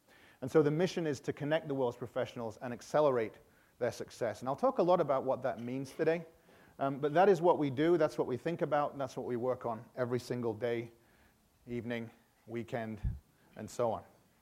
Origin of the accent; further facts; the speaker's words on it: England, United Kingdom; as a kid growing up in England in the 80s, you think Chicago, you think Ferris Bueller's Day Off.